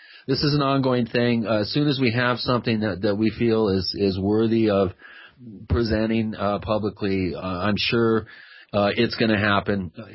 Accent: Long Island, New York, United States; I should say I'm from Long Island. I'm Italian, so I may be partial

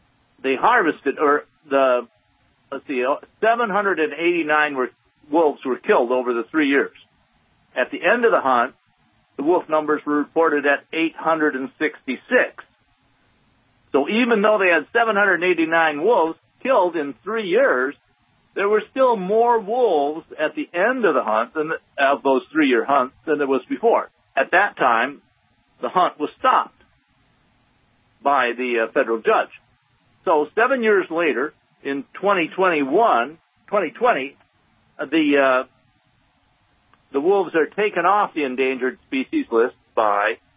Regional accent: Wisconsin, United States; I grew up in Wisconsin, so Wisconsin topics are kind of interesting to me

